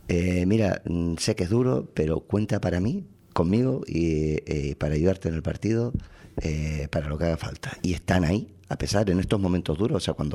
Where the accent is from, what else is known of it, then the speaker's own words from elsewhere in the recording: San Cristóbal de La Laguna, Canary Islands, Spain; Voy a poner un ejemplo de mi pueblo, de La Laguna.